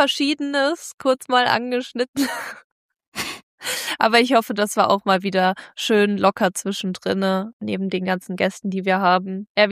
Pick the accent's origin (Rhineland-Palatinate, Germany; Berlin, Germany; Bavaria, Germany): Rhineland-Palatinate, Germany; Ich komme aus der Pfalz.